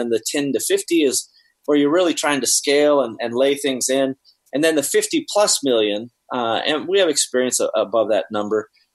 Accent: Seattle, Washington, United States; I'm from Seattle

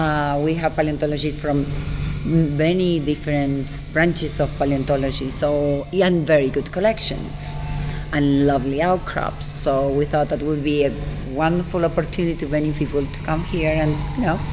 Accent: Buenos Aires, Argentina; we are three women, I'm from Buenos Aires

